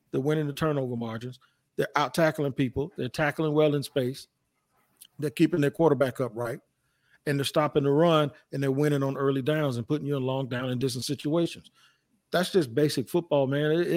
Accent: Washington, District of Columbia, United States; I grew up in Washington. Philly was a rival.

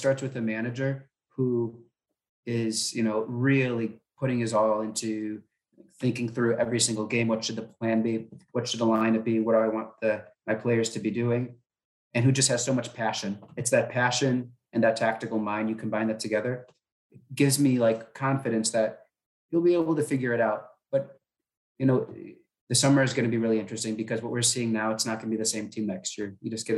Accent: United States; Well, I'm an American who has nothing to lose

